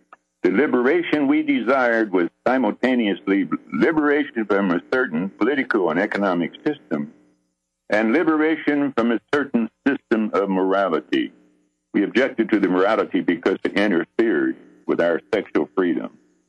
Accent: Arizona, United States; When I was a kid, I was 17 years old. I grew up in Arizona.

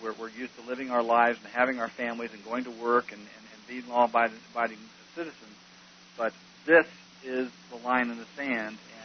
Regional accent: Newark, Ohio, United States; David, I'm from Newark, Ohio.

